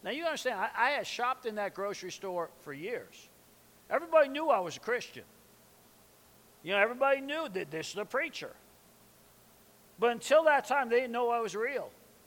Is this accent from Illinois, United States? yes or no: no; New York, United States; I'm from New York. I was born hurried.